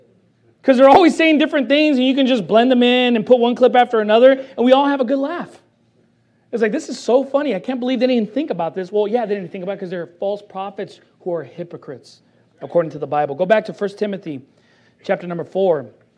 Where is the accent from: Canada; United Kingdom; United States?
United States; Long Beach, California; but I come from Long Beach where there's faggots all over the place.